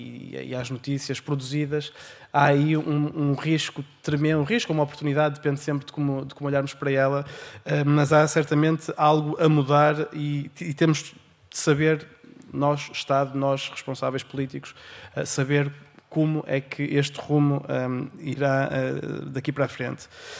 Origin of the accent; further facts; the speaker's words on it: Norte, Portugal; eu venho do interior do Distrito do Porto, os problemas são bastante parecidos.